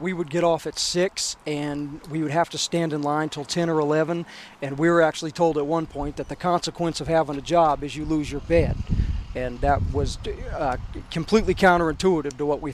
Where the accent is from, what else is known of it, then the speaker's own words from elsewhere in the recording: East Coast, United States; No, I wasn't. I'm from the East Coast.